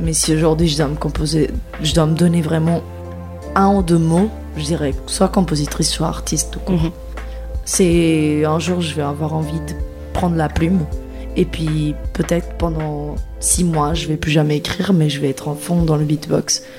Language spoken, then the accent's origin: French; Portugal; French is a second language; now in France; je suis portugaise de base. Je suis arrivée en France en 2012. Je me retrouve en France aujourd'hui